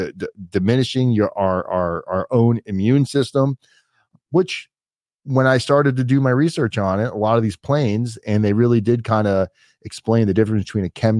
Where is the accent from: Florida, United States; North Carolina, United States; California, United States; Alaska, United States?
Florida, United States; I grew up with chemtrails in Florida, seeing them very heavily.